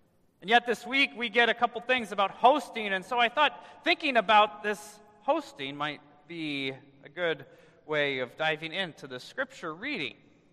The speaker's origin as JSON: {"language": "English", "region": "Nebraska", "country": "United States", "tie": "born or raised there", "said": "And I grew up in Nebraska next to Wahoo, Nebraska"}